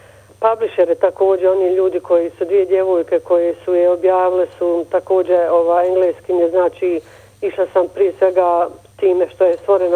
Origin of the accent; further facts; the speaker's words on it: Sarajevo, Federation of Bosnia and Herzegovina, Bosnia & Herzegovina; Rođena sam u Sarajevu, tamo sam završila i osnovnu i srednju školu i fakultet, studirala sam i filozofiju i sociologiju pored novinarstva na političkim naukama u Sarajevu